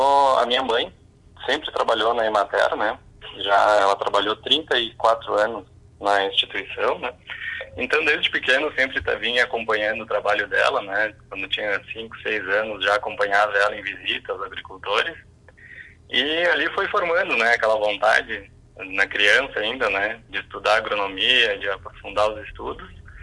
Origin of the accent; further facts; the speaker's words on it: Putinga, Rio Grande do Sul, Brazil; Eu sou natural de Putinga, né? Mas saí de casa muito cedo, né? Os meus avós eram agricultores também